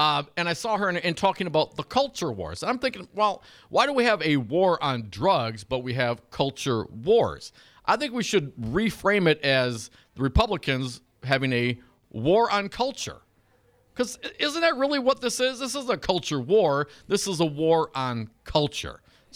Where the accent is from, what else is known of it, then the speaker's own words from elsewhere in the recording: Michigan, United States; the great state of Michigan, my home state, my birth state